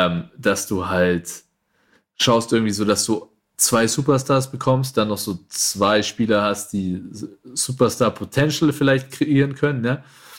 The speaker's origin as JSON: {"language": "German", "town": "Bayreuth", "region": "Bavaria", "country": "Germany", "tie": "born or raised there", "said": "ich bin halt jetzt seit 7 Jahren in Bayreuth, werde wahrscheinlich in Bayreuth meine Karriere beenden und das ist jetzt halt auch so, das ist meine Heimat."}